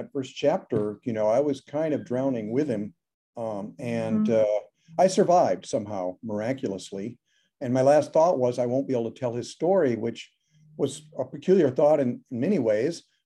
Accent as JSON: {"language": "English", "town": "Omaha", "region": "Nebraska", "country": "United States", "tie": "born or raised there", "lives_now": "Chicago, United States", "said": "That's right. I grew up in Nebraska. Yeah, in Omaha."}